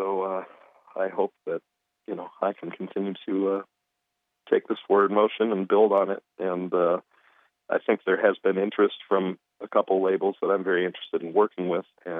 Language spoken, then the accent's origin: English; Michigan, United States; because I am from Michigan. I'm born and raised here. The sounds of this area are what helps shape the music that I play.